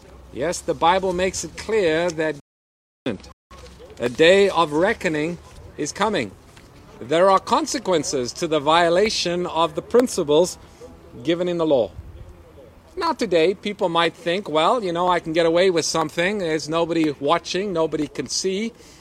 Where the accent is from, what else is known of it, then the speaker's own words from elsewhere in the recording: South Africa; Growing up in South Africa, there was an interesting mountain pass close to the town of Somerset West.